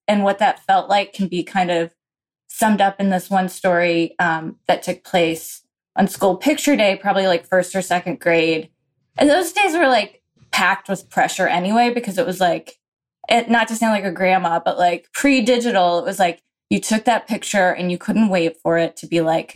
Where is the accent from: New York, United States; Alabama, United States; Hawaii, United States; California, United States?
Alabama, United States; growing up in Alabama, where basically everyone in our small town was white.